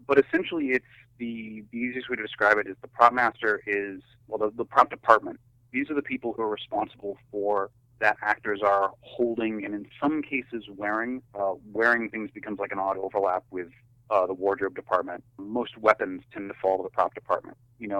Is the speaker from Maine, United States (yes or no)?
yes; Maine, United States; I grew up in an extremely small town, which actually is almost entirely tourist-based.